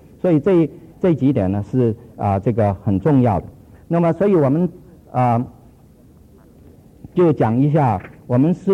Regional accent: China; 能够改变我们中国人要面子的文化

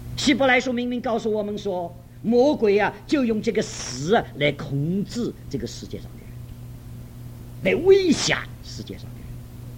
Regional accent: Shanghai, China; accent: Shanghainese; 这是我们上海话，一年不如一年

